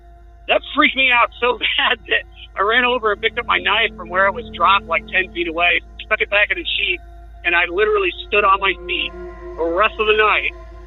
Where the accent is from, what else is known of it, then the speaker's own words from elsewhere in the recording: Arizona, United States; I grew up in Arizona. I spent a lot of time in the northern woods there.